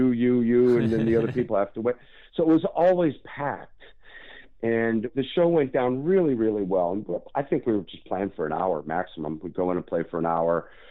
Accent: Holyoke, Massachusetts, United States; in that area around my hometown of Holyoke, there's a lot of colleges.

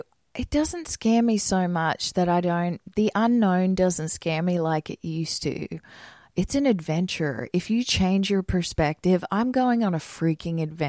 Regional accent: Queensland, Australia; It's about an hour from my hometown. Yeah, it's far north Queensland.

